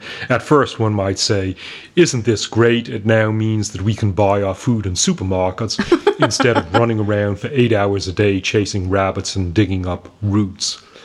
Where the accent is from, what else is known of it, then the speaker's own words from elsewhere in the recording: Boston, Massachusetts, United States; born there; now in Los Angeles, United States; I was born in Boston, I moved to Los Angeles.